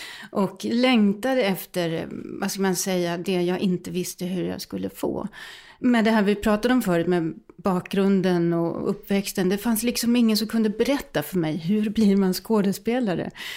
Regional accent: Helsingborg, Skåne, Sweden; jag är liksom inte sån här född Ödåkrabo, utan jag kommer faktiskt från Helsingborg.

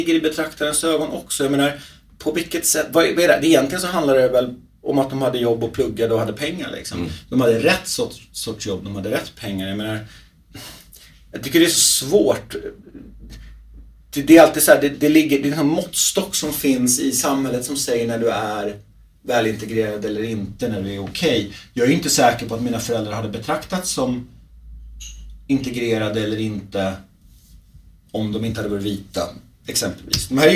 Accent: Uppsala, Uppsala County, Sweden; vi skulle ut från Stockholm och tillbaka till Uppsala där jag växte upp

